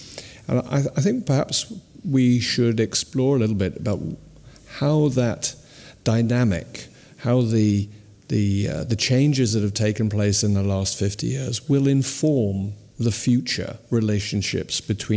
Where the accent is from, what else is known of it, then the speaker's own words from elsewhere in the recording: England, United Kingdom; I sort of found it quite daunting to be here as an Englishman commemorating the Easter Rising.